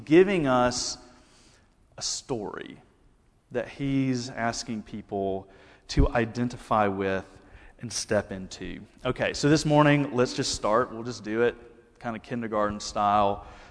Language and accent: English; Alabama, United States; And see, when I was growing up, I grew up in the Deep South in Alabama, and I can never remember a time when I didn't have a significant reverence for the Bible